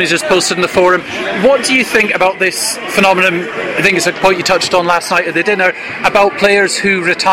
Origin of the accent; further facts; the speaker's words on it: Scotland, United Kingdom; As a Scotsman, I noticed a lot of you wearing navy ties, navy suits at the events last night.